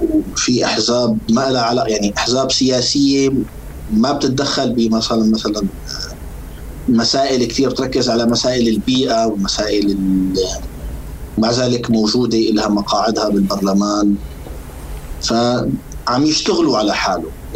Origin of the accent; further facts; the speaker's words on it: Syria; now in Switzerland; يعني يجوز أنت الآن إذا وقفت سألت واحد مثلي عايش في سويسرا شو مفهوم المواطنة، جاوبك أنا سوري